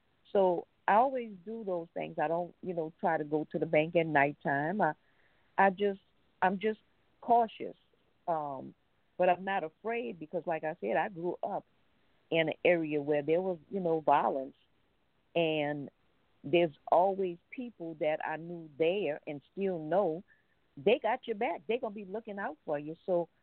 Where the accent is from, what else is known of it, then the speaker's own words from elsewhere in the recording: New Orleans, Louisiana, United States; I guess with me, growing up in New Orleans, I've always been aware because we've always had things to happen